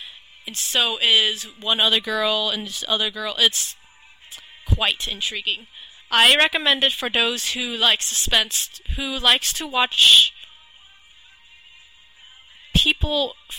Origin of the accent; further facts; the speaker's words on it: Texas, United States; It's kind of like being a Texan. People associate y'all and cowboys and cattle with us, necessarily.